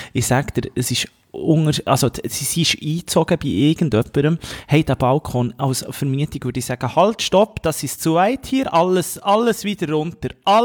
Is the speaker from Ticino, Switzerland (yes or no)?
yes; Locarno, Ticino, Switzerland; In meinem Heimatort rede ich dann zu dir mit einem schönen Ballöndli, Rosé oder Weisse in Locarno